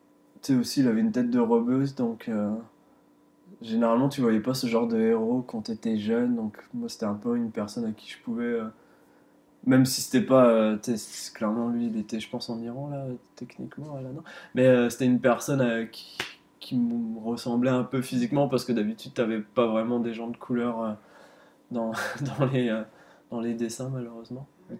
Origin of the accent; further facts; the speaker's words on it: France; moved away; j'ai grandi en France au final, donc j'ai les mêmes. Je pense que là, il y a eu un petit décalage depuis que je suis ici, ça va faire 10 ans